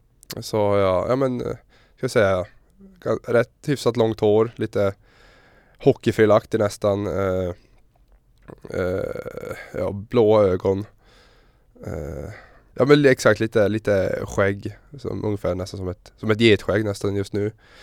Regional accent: Luleå, Norrbotten County, Sweden; born or raised there

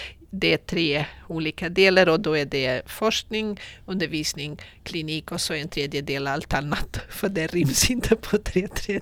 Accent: Portugal; moved away as an adult; also born or lived in Lisbon; now in Umeå, Sweden; Så jag är i Umeå därför att jag vill. Jag valde Umeå. Och jag kommer från Portugal, så det brukar inte vara så lätt att förklara hur man kan välja Umeå över Portugal. Jag läste i Lissabon och jag gjorde min AT där.

